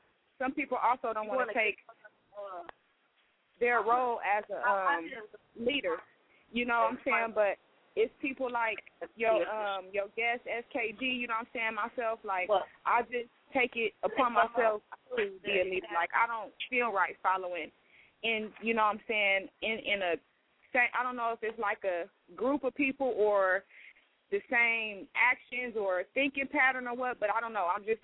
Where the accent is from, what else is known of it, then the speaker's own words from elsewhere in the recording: West Coast, United States; as a person that's been raised on the West Coast, you know what I'm saying, born and raised on the West Coast, I always noticed that we have a hard time.